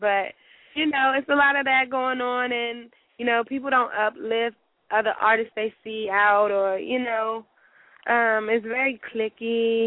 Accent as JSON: {"language": "English", "region": "Maryland", "country": "United States", "tie": "born or raised there", "moved": "as an adult", "lives_now": "Atlanta, United States", "said": "but after I graduated high school in 2008, I moved from Maryland to Atlanta, and I got my start in songwriting there"}